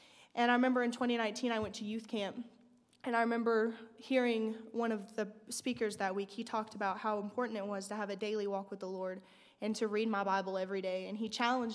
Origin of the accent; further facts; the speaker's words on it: West Virginia, United States; I am from West Virginia. And I am a sophomore studying youth ministries.